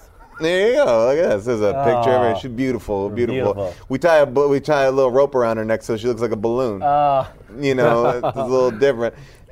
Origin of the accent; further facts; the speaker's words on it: Long Island, New York, United States; I'm from Long Island. Okay. So you know, I grew up all there. You know, it's like, yeah, that's my hometown.